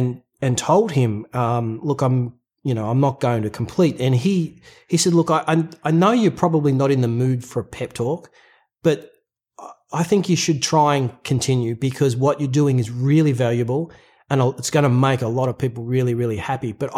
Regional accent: Australia; I'm an Australian working class person. That's kind of how we think.

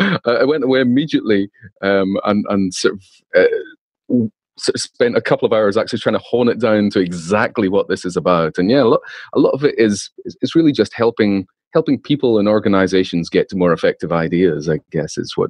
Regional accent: Scotland, United Kingdom; You know, I'm Scottish, and growing up in Scotland

